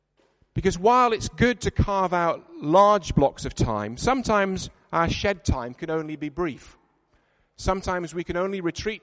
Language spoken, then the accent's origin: English; Yorkshire and the Humber, United Kingdom; being a Yorkshireman, a garden shed is something that is sacred territory as a man cave